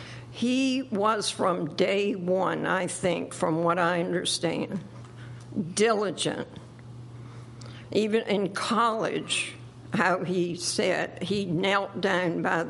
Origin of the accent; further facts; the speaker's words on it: Virginia, United States; now I'm from Southampton County, Virginia, myself